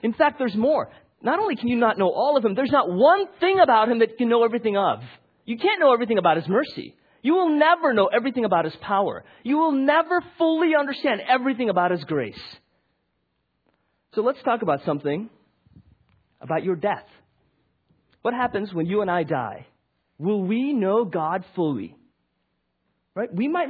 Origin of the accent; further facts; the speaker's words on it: Chicago, Illinois, United States; I grew up in Chicago. My wife grew up in Chicago.